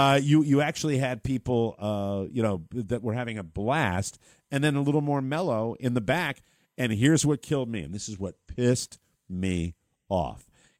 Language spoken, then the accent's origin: English; Atlanta, Georgia, United States; I'm from Atlanta, you know, the land of biscuits and gravy.